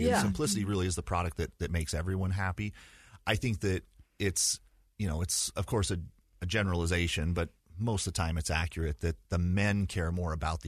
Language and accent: English; Provo, Utah, United States; born or raised there